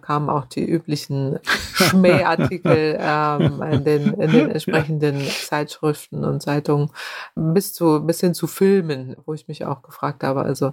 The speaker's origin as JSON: {"language": "German", "country": "Germany", "said": "Also ich komme ja aus dem Nordwesten Deutschlands, da ist Gegenwindenergie."}